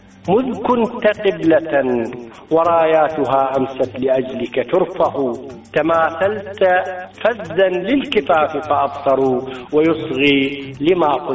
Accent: Saqlawiyah, Anbar, Iraq; أنا ابن فلاح وابن قرية، فلذلك أنا من 75 أنا أكتب الشعر، وكتابتي كانت للطبيعة في منطقة الصقلاوية مثلا، اللي هي قرية من قرى الفلوجة.

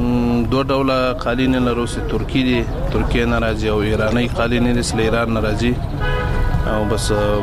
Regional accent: Logar, Afghanistan; زه د لوګر ولایت اوسیدونکی یم.

